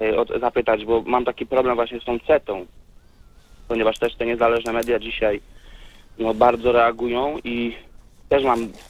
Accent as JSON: {"language": "Polish", "region": "Lesser Poland", "country": "Poland", "lives_now": "United Kingdom", "said": "Z Polski jestem, ogólnie z Małopolski, z Orawy, tam z samego południa."}